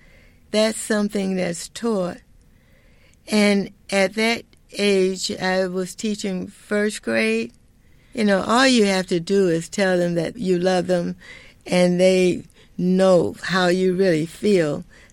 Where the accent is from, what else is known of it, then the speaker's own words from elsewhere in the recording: Miami, Florida, United States; also born or lived in Coconut Grove; a native Miamian, born and raised in Coconut Grove in elementary school.